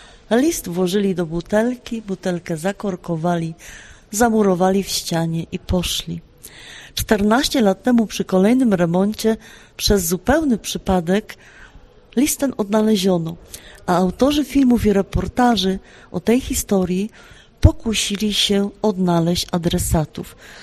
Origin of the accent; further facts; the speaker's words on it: Silesian Voivodeship, Poland; U nas na Śląsku się w pasie wiązało kiełbaśnice